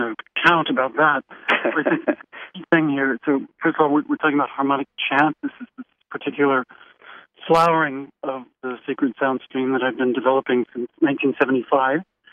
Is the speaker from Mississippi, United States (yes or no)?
no; Taos, New Mexico, United States; born there; And I was born in Taos, and according to my spiritual family, Taos Pueblo, their influence on me was quite strong. I mean, I was an infant